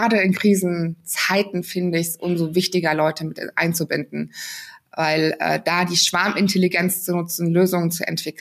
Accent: Germany

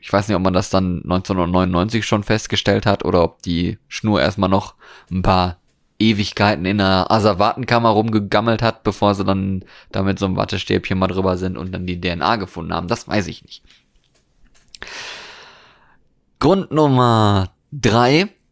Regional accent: Bergen, Vestland, Norway; moved away; Ich habe jetzt hier wieder mal einen Fall aus meiner alten Heimat mitgenommen. Nicht aus Bergen direkt, aber aus Norwegen.

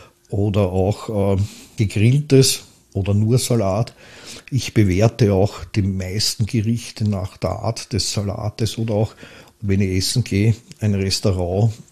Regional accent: Pressbaum, Lower Austria, Austria; ich bin aufgewachsen im Pressbaum

